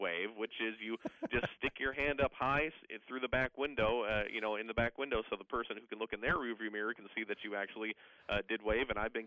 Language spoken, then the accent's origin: English; Iowa, United States; Yeah, you know, I grew up here in Iowa and went away for about 5 years and moved to Wisconsin for a job there doing in radio.